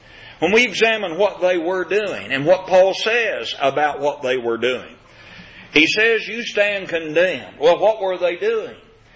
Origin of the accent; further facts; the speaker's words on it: Kentucky, United States; When I grew up in Kentucky, there was not too far from my home a place that was identified as the Jefferson Davis Monument